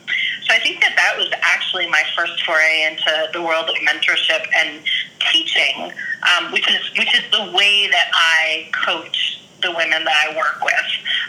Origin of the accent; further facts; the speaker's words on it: New York City, New York, United States; I grew up in New York City in 1970s, 1980s, New York City, and had kind of a turbulent childhood.